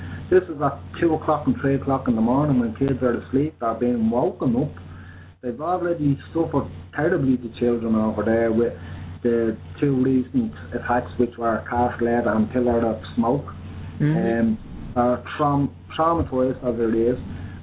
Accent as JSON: {"language": "English", "town": "Dublin", "region": "Leinster", "country": "Ireland", "said": "I'm from Dublin. I'm Irish. This is Ireland."}